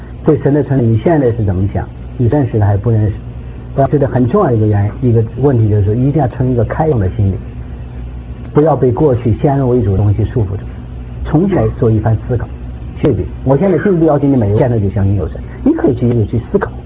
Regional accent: China; 我是中国人

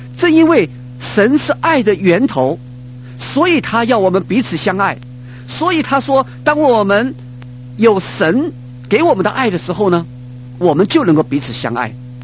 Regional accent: China; 你看我们中国人有的时候我们觉得我们很谦虚，我们甚至不愿意来称赞我们自己的孩子

